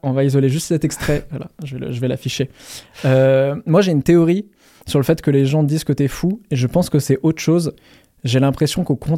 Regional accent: Caen, Normandy, France; je viens de Caen et il faut que je cite la Normandie à chaque vidéo.

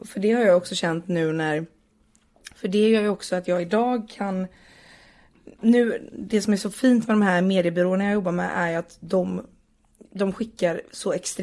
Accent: Partille, Västra Götaland County, Sweden; jag är uppvuxen ute i Göteborg, en kommun som heter Partille. Och den kommunen består typ av 30 000 pers.

